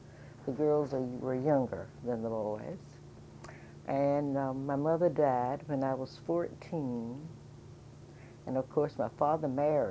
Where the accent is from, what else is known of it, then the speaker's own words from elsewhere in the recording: United States; Well, I was born in Halifax County, mm-hmm. and in a little community called the Eden Church Community.